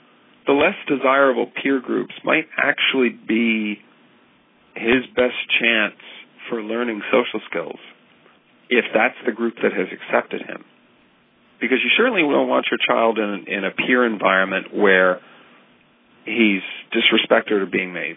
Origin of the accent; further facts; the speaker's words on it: Providence, Rhode Island, United States; And I grew up in Providence, Rhode Island, back at the time when Providence, Rhode Island was really just a mob-run, economically devastated dump.